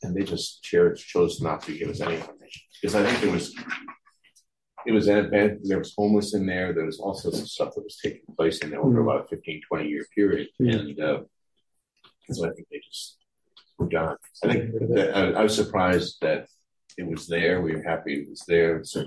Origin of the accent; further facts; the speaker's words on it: Rhode Island, United States; And I'm originally from Rhode Island, so it's kind of colonial, it's kind of in my blood, I guess.